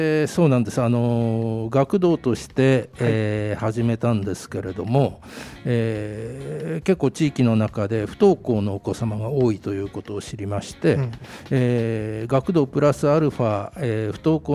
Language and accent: Japanese; Tokyo, Japan; moved away; もともと東京出身なんですけれども、もう15年以上移住してまして